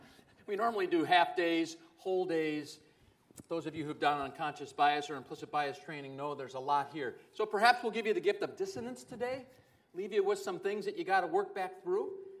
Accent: Livonia, Michigan, United States; I know growing up in Livonia, it wasn't a very diverse place.

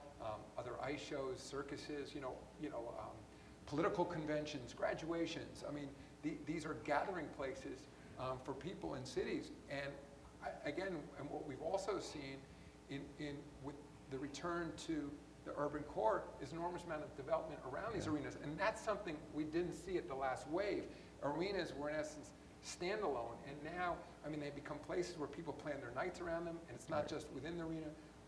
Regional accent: New York City, New York, United States; but in the city I grew up in New York

